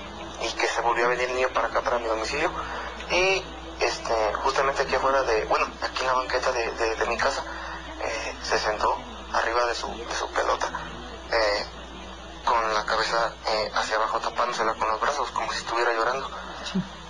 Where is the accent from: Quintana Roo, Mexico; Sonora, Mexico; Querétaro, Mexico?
Querétaro, Mexico; soy del estado de Querétaro.